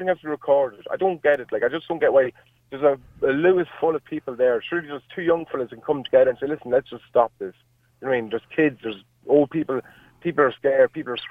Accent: Navan, Leinster, Ireland; also born or lived in Dublin; I'm from outside Navan.

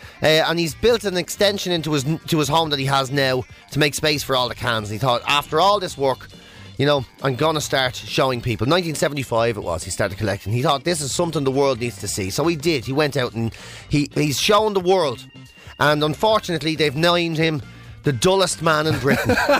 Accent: Cork, Munster, Ireland; born there; So I was born in Cork. It was 1975.

